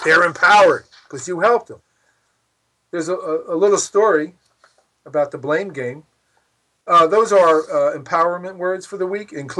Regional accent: Philadelphia, Pennsylvania, United States; For example, growing up in Philadelphia, we had this long roll

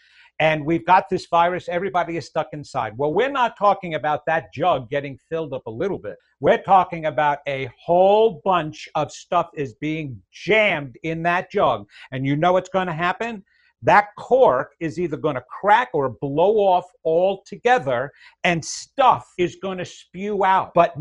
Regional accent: New York, United States; now in Raleigh, United States; I'm in Raleigh, North Carolina, and you will soon tell that I'm not originally from Raleigh, North Carolina. I don't know. It's usually my hair that gives me away. I'm from the New York area originally, Long

